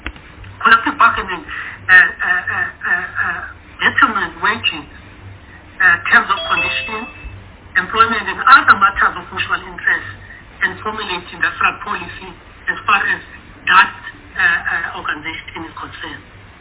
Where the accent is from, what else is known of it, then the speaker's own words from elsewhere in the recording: Eastern Cape, South Africa; I come from the Eastern Cape.